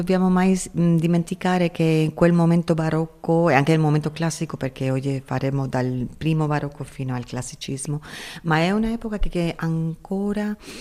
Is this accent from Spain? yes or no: yes; Ibiza, Balearic Islands, Spain; Italian is a second language; Io vengo di un'isola, io sono di Ibiza, la mia famiglia viene di Ibiza, mi sento molto mediterranea